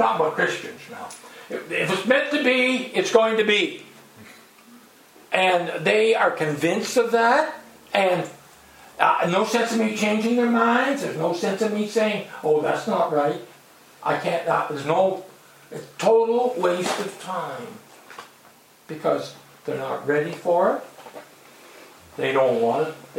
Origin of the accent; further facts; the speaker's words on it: Guernsey; we're just people from Guernsey.